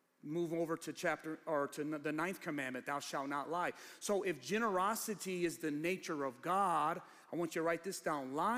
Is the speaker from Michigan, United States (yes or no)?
yes; Ecorse, Michigan, United States; I keep telling these horror stories growing up in Ecorse, but it was rough. I love Ecorse, by the way.